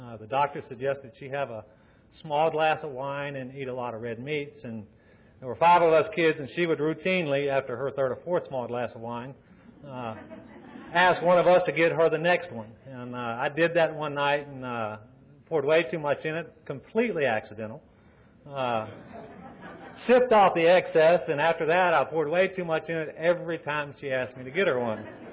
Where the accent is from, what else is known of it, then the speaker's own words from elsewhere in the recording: Savannah, Georgia, United States; I was born and raised in Savannah. I'm a native Georgian.